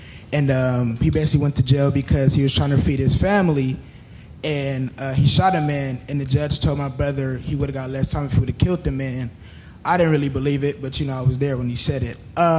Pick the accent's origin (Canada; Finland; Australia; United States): United States; Los Angeles, California; I'm from South Central Los Angeles.